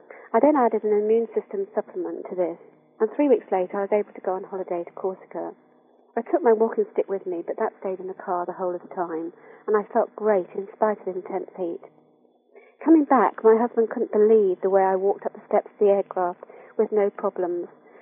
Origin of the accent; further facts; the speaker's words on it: Reading, South East England, United Kingdom; and I come from Reading in Berkshire.